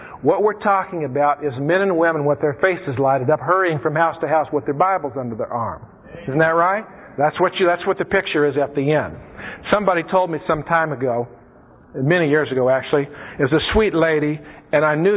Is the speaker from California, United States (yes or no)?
yes; Fort Bragg, California, United States; I was raised in Northern California, and my father was in the logging business. It just happened that we lived at a little town called Fort Bragg, California, on the coast, up north of Albion.